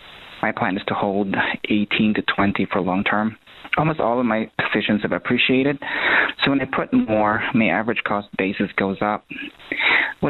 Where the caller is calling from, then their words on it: Ohio, United States; I'm calling from Ohio.